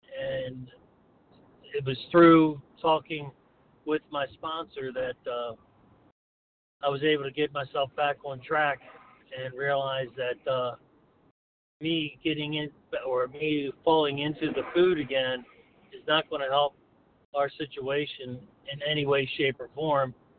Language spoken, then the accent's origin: English; Maryland, United States; I'm from Maryland Eastern Shore.